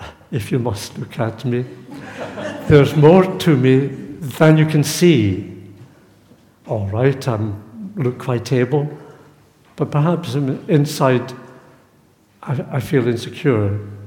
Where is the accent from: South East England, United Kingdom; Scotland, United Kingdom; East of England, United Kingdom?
Scotland, United Kingdom; Glasgow; I've only been in London a couple of days. I'm actually from Glasgow. I've stayed at home with my mother and father.